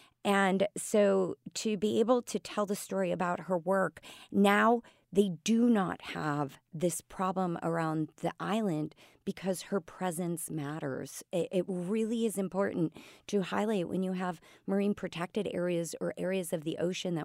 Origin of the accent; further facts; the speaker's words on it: Chicago, Illinois, United States; born and raised in Chicago, Lake Michigan was my ocean, you know, like Lake Michigan, the Great Lakes. That's what I swam in the summer.